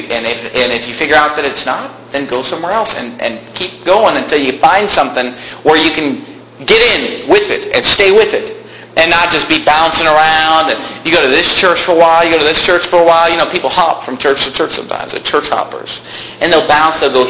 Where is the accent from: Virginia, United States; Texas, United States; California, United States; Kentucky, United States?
California, United States; Sacramento; But anyway, I was born and raised in Sacramento. The only reason I left Sacramento was to go to college.